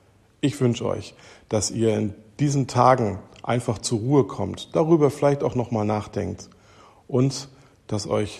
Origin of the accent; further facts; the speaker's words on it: Bad Doberan, Mecklenburg-Vorpommern, Germany; ich komme aus Bad Doberan.